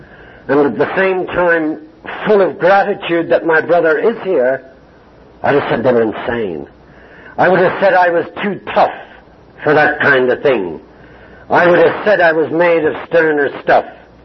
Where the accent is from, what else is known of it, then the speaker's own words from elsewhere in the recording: Ireland; now in Johannesburg, South Africa; I'd like to tell Duncan that I'm Irish and a recovering Catholic.